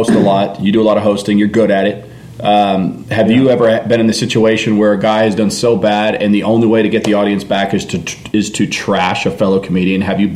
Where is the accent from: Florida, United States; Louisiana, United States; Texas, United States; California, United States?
California, United States; San Jose; I say I'm from the Mexican part of San Jose called San Jose